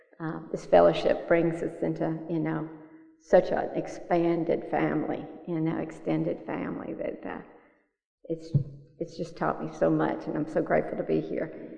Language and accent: English; Nashville, Tennessee, United States; And my home groups are in Brentwood, Tennessee, even though I'm from Nashville.